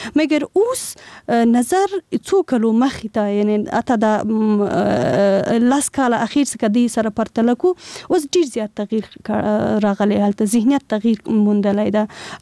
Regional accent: Kabul, Afghanistan; یعنی زه له کابل نه ورغلی یم.

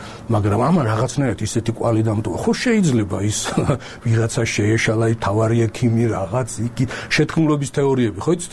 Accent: Ochamchire, Abkhazia, Georgia; born there; მოკლედ მე რო აფხაზეთში დავიბადე, პატარა ქალაქი არის ოჩამჩირე

